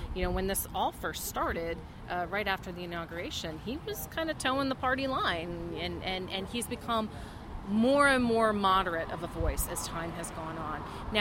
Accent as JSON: {"language": "English", "region": "Virginia", "country": "United States", "also_born_or_lived": "New York", "said": "Well, I came from New York, and I'm originally from Virginia."}